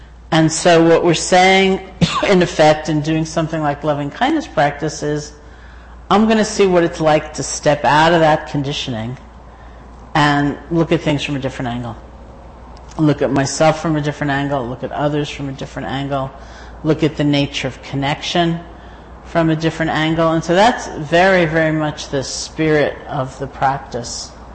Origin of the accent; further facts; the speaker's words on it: New York City, New York, United States; I said, you know, I grew up in New York City